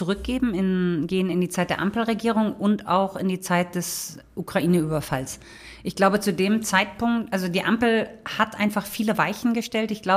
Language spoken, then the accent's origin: German; Lower Saxony, Germany; Ich komme ja aus Niedersachsen